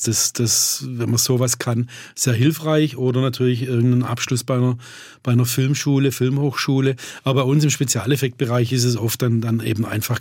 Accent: Baden-Württemberg, Germany; Also wird es schwierig, überhaupt mal eine gute Brezel zu finden, wie man sie eben als Schwabe mag, ja, knusprig.

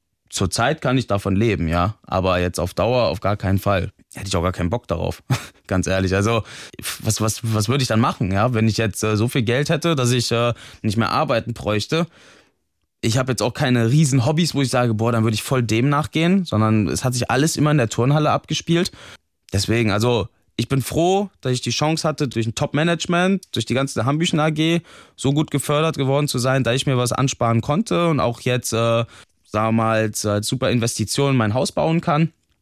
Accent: Wetzlar, Hesse, Germany; also born or lived in Bergisch Gladbach; Ich bin zwar hier in Bergisch-Gladbach geboren, aber mein Vater hatte dann schon vor meiner Geburt schon einen Landestrainerjob in Hessen, in Wetzlar damals angenommen. Dann bin ich da groß geworden, ja. Ich bin da zum Kindergarten, habe da meine Schule gemacht, habe bis 2012 durchgängig dort gelebt.

